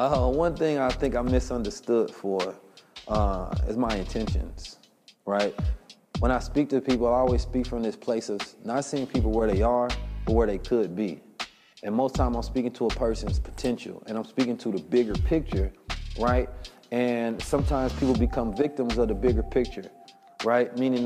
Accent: Oakland, California, United States; I grew up in Oakland, California.

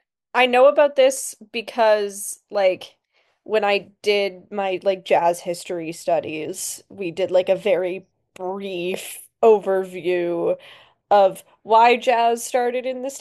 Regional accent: Canada; oh, well, we only don't know this because we're Canadian.

